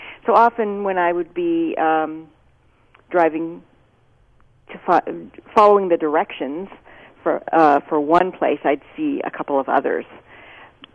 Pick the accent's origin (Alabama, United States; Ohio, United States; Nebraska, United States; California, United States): Nebraska, United States; Omaha; Although I grew up in Omaha, I spent a lot of time on the farms of my aunts and uncles.